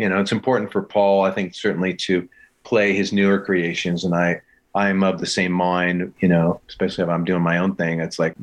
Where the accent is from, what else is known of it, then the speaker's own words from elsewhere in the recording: Los Angeles, California, United States; And that's my hometown, LA.